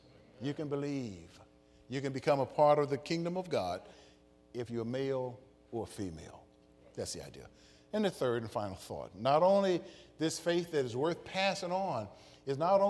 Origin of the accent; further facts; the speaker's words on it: Chicago, Illinois, United States; I remember growing up in Chicago, and our landlady, no kin to me, but our landlady looked at this little kid and said, "Boy, you need to go to church."